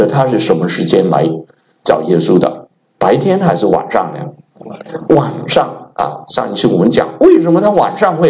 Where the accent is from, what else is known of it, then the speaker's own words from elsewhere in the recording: Hong Kong; 我是香港来的，所以我中文的名字呢